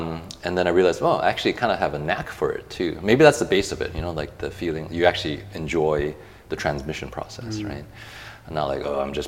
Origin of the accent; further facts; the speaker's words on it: Chicago, Illinois, United States; now in Taiwan; I grew up in the States, Western education, mostly in Chicago, and then we moved back to Taiwan.